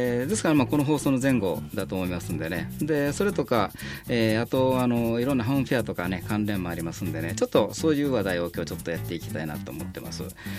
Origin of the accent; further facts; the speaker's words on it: Osaka, Japan; now in Yokohama, Japan; 私大阪出身でね、横浜にいてるんですけども、